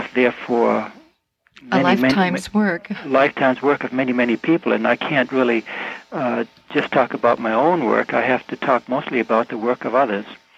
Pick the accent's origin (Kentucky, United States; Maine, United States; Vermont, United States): Maine, United States; Well, growing up in Maine is, you know, to be close to nature all the time.